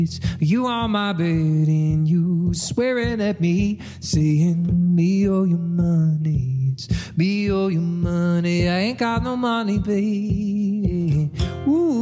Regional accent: Halifax, Nova Scotia, Canada; also born or lived in Prince Edward Island / Yukon / Toronto; now in Dartmouth, Canada; Well, I'm from Halifax, actually.

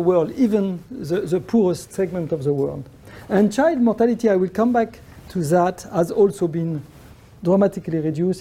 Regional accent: Switzerland; English is a second language; Doctor, an epidemiologist by background, and I am from Switzerland. I am the director of the Institute of Global Health at the University of Geneva.

